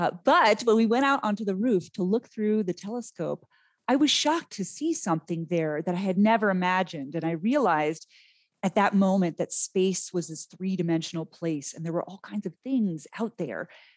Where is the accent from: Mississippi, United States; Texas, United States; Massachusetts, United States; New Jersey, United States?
Massachusetts, United States; Boston; I grew up in Boston, Massachusetts.